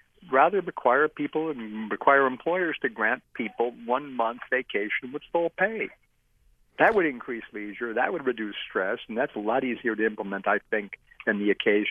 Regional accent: United States; I'm an American. I'm used to this. I'm 73.

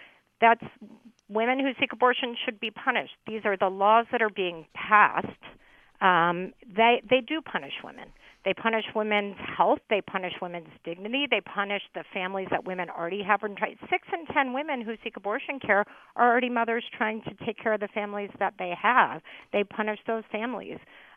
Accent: Texas, United States; like in Indiana, under Mike Pence, like in my home state of Texas, all of those things are affected.

